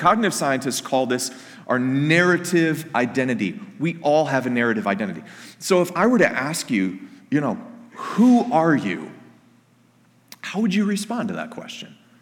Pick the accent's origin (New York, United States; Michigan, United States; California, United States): Michigan, United States; Detroit; born there; now in Minnesota, United States; I was born in Metro Detroit, and then I moved to Minnesota when Carrie and I got married.